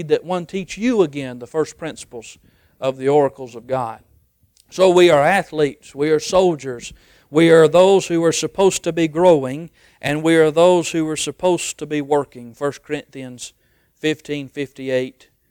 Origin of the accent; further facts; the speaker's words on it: Fayette, Alabama, United States; I'm from Fayette. We're about 40 miles north of Tuscaloosa. I was born and raised to bleed crimson as an Alabama fan.